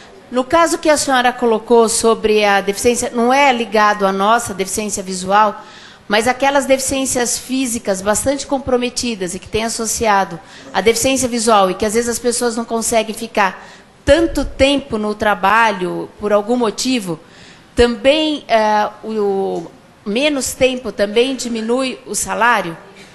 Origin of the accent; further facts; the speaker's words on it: São Paulo, Brazil; eu sou de São Paulo